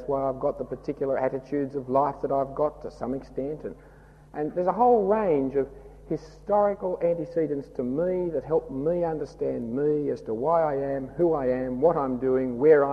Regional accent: Australia; accent: Australian; I'm an Australian. But one of the ways in which I learn to understand myself is from my history, that my forebears came out here and we've been living here for X number of generations

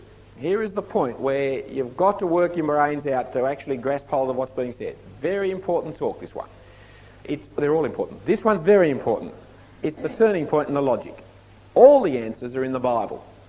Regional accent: Australia; born there; first language English; I speak English because I was born in Australia to English-speaking parents.

